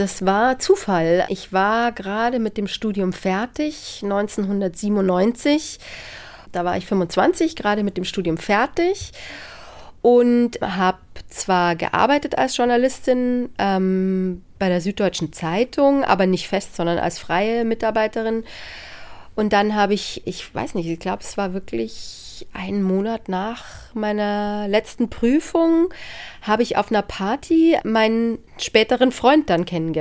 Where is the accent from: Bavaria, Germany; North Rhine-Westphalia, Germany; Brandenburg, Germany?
Bavaria, Germany; Erding; also born or lived in Munich; ich bin zwar in München geboren, aber wir sind dann sehr schnell nach Erding gezogen.